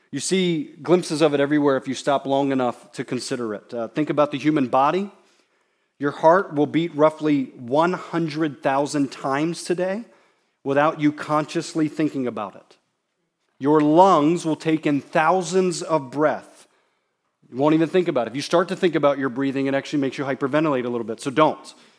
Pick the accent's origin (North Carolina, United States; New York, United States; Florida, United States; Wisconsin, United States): Florida, United States; also born or lived in Naples / Fort Myers; I mentioned that I'm from Florida, lived on the Gulf Coast, at Naples, Fort Myers, and we would go see sunsets.